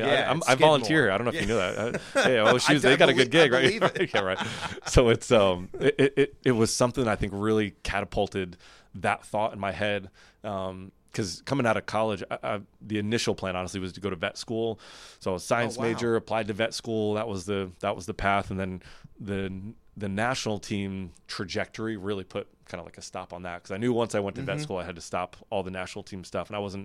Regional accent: New York, United States; I think I was really lucky to start at a place like Skidmore. It's in my hometown.

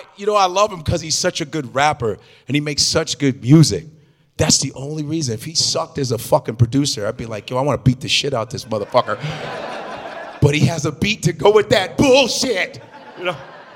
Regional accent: Chicago, Illinois, United States; I'm from Chicago.

